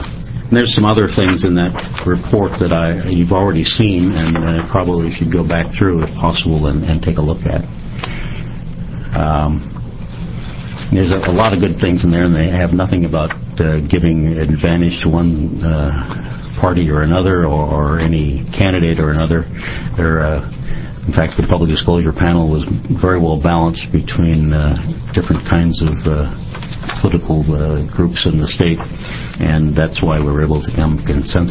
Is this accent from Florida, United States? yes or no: no; Oregon, United States; I'm from Multnomah County